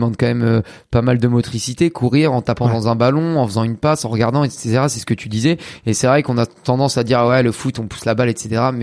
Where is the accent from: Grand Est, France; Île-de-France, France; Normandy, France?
Normandy, France; Caen; Moi, du coup, je suis de Caen, en Normandie